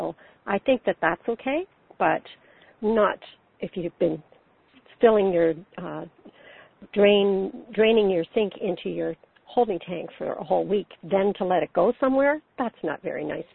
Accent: Ontario, Canada; now in United States; it's because I'm from Ontario, but right now I'm down here, so in New Mexico.

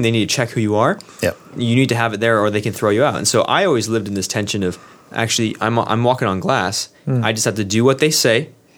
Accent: Canada; Well, even when I was going to school in the States as a Canadian, I had to be there on a visa.

